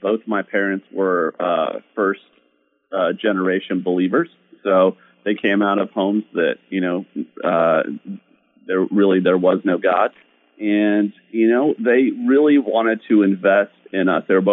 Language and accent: English; Colorado, United States; also born or lived in Southern California / Tulsa, Oklahoma; I grew up in Colorado, then moved to Southern California to go to undergraduate school, and then left there, moved to Tulsa, Oklahoma to go and get my master's in business at Oral Roberts University.